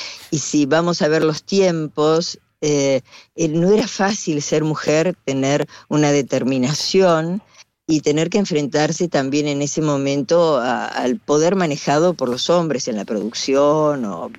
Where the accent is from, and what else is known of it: Buenos Aires, Argentina; born or raised there